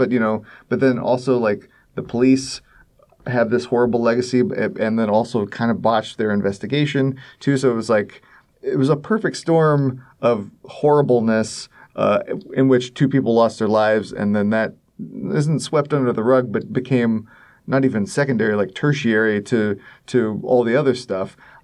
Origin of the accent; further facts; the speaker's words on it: Kentucky, United States; I'm from Kentucky.